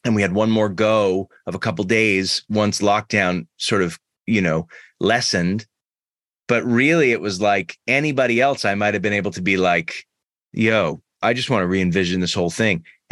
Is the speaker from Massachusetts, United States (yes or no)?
yes; Massachusetts, United States; Like, I grew up in Massachusetts.